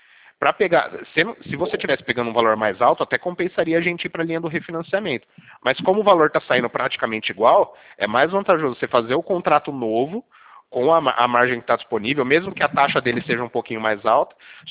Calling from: Bauru, São Paulo, Brazil; Eu falo aqui de Bauru.

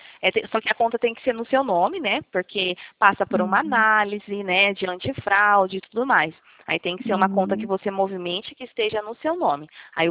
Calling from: Cosmópolis, São Paulo, Brazil; eu falo do interior de São Paulo, Cosmópolis, tá?

